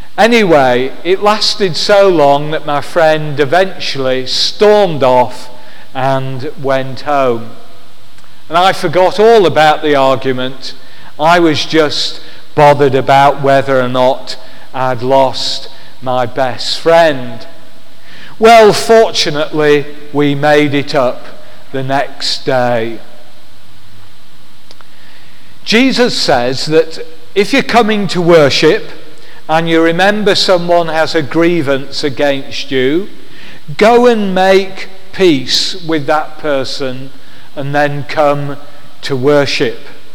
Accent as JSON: {"language": "English", "town": "Lancaster", "region": "North West England", "country": "United Kingdom", "tie": "born or raised there", "said": "I can remember when I was a young child growing up in Lancaster. Now, I lived in a terraced house and with a small front garden"}